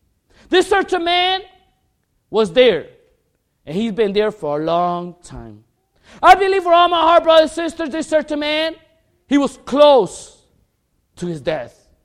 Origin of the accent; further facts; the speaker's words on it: Chicago, Illinois, United States; I'm from Chicago. In our city of Chicago, and sadly, this past year, we got a bad murder rate.